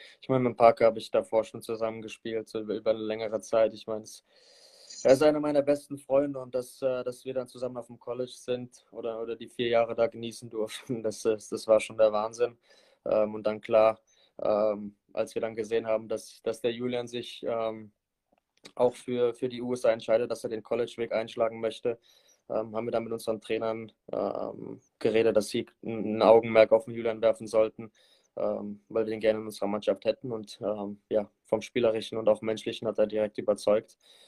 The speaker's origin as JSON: {"language": "German", "town": "Mannheim", "region": "Baden-Württemberg", "country": "Germany", "tie": "born or raised there", "said": "Ich meine, ich bin gebürtiger Mannheimer und ja, mehr brauche ich dazu auch nicht sagen."}